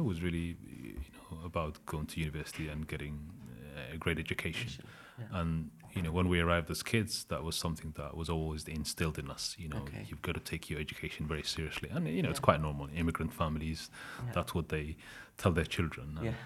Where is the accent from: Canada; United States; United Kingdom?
United Kingdom; Manchester, North West England; also born or lived in Hargeisa, Somalia; was actually born in Somalia, in Somalia's second biggest city in the late 80s. The family moved to Manchester, and that's where I grew up in Manchester and came to study architecture in London.